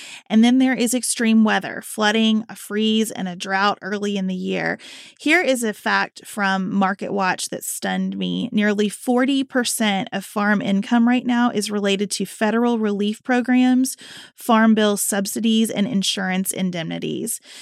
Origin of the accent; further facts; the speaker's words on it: Kentucky, United States; maybe because I'm from Kentucky, but 40,000 votes seems fairly significant to me.